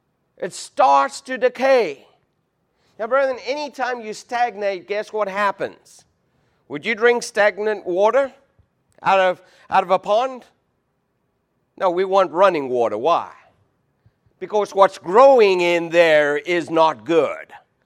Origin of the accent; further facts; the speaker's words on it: South Africa; born there; I was born in South Africa, a long distance away from Chester, Virginia.